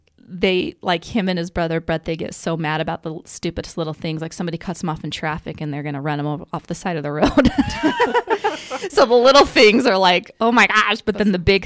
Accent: Snowflake, Arizona, United States; I loved growing up in Snowflake, but I really don't think I understood what that meant until he died, what this town does for people.

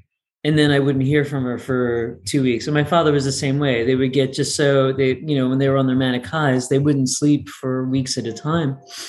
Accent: New Jersey, United States; moved away; I came out here from New Jersey. I followed my heart.

